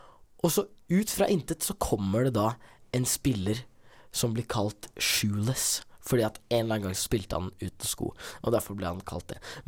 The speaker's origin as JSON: {"language": "Norwegian", "town": "Måløy", "region": "Vestland", "country": "Norway", "said": "Det er litt rart når jeg er fra Måløy og sier det."}